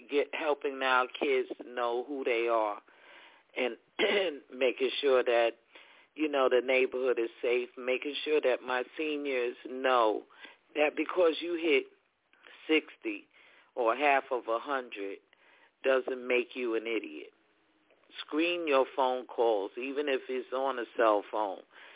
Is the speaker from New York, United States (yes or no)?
yes; Ellenville, New York, United States; I'm from Ellenville, New York, the KKK capital of this state.